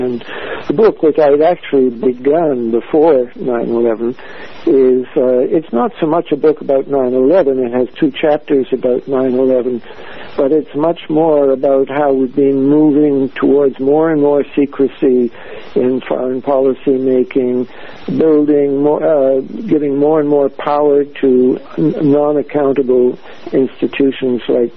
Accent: Canada; moved away as an adult; now in Berkeley, United States; I'm as a Canadian, I came here, I thought, for 1 year to America. I'm in Berkeley, California, as I talk here. Thought I came for 1 year, loved California, and stayed on

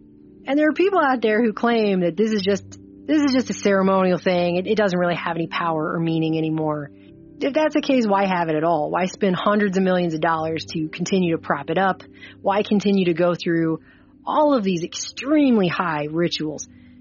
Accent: United States; As an American, I have to ask, how can a political system be considered legitimate authority when the monarch ruling over it is thought to be a divine appointed by God?

